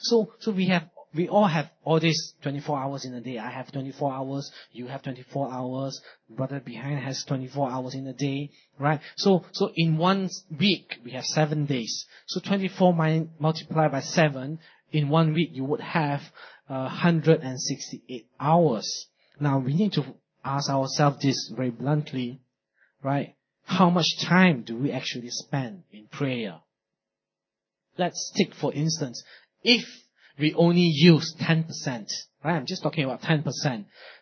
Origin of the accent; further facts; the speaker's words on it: Malaysia; Or even being Malaysian, I'm sure some of us even spend more time eating.